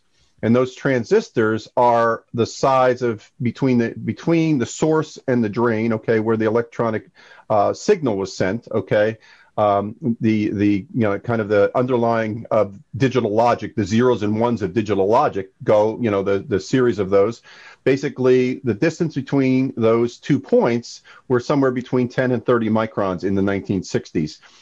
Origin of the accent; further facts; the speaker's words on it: New Jersey, United States; for those of you who know, I'm from Jersey, from North Jersey, you can see there's a Yankee icon within this thing.